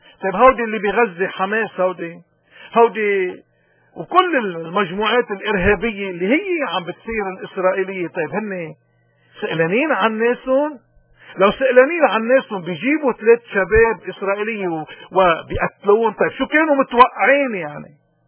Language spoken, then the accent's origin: Arabic; Lebanon; ولكن بدنا نرجع نحن كلبنانيين وكسكان بالشرق الأوسط، الناس اللي ما بنعرف إلا لساننا